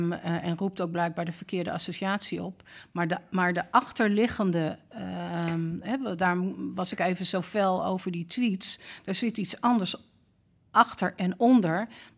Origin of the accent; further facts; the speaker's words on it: Amsterdam, North Holland, Netherlands; persoonlijk ben ik opgegroeid in Amsterdam-West in de tijd dat het daar niet best was. Hebben mijn ouders niet gestudeerd, ben ik in alles ongeveer de eerste geweest in mijn familie.